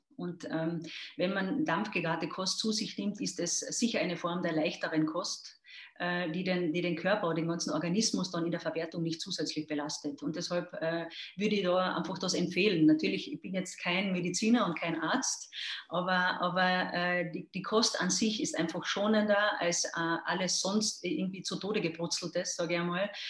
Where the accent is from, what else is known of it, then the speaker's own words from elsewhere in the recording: Carinthia, Austria; accent: Carinthian; Man ist wahrscheinlich nicht überhörbar, dass mein Kärntner Dialekt etwas noch vorschlägt